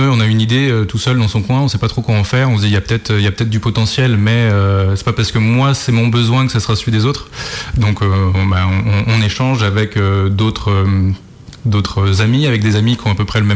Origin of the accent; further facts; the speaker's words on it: Pays de la Loire, France; Non, je suis originaire de Loire-Atlantique, Sud-Loire-Atlantique, Aubignon.